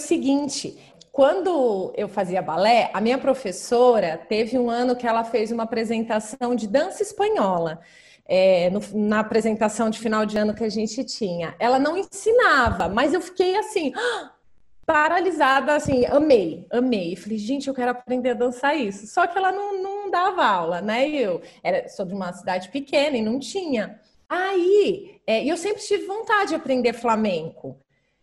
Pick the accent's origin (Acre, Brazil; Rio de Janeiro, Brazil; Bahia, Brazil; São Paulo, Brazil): São Paulo, Brazil; Eu sou do interior de São Paulo.